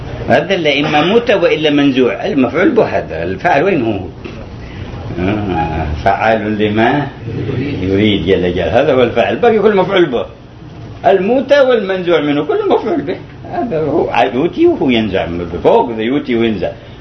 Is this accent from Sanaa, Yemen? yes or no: no; Hadhramaut, Yemen; وقت شدة شيعية عندنا في حضرموت